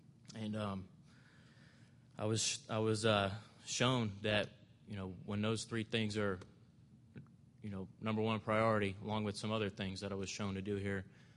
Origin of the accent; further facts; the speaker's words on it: New Jersey, United States; born there; You know, I was born in New Jersey in 1984 to two loving parents.